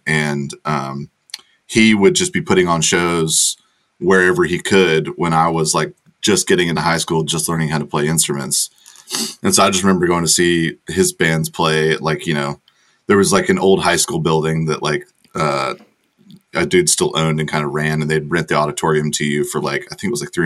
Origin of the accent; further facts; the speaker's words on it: Sanford, North Carolina, United States; now in Nashville, United States; I grew up in North Carolina. This town called Sanford, which is basically like, if you look at the map, it is the exact center of the state.